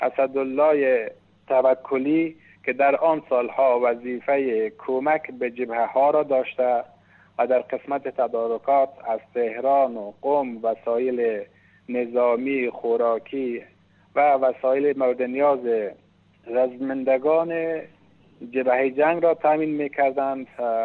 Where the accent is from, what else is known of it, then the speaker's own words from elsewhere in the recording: Afghanistan; now in Varamin, Iran; وقتی که فهمید من افغانستانی هستم و با هم آشنا شدیم